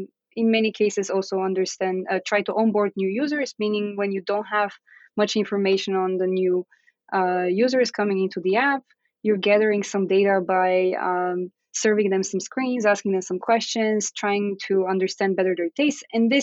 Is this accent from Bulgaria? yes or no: yes; Bulgaria; moved away; I'm originally from Bulgaria.